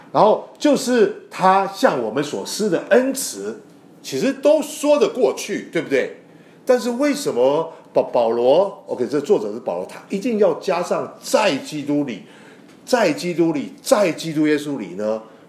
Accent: China; 特别是我们中国人哦，我们中国人跟别人问你一个东西

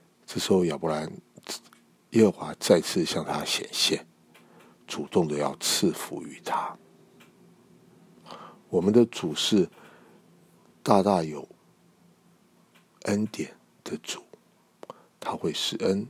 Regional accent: China; 其实我们中国人传统也是如此，不是吗？无后为大。

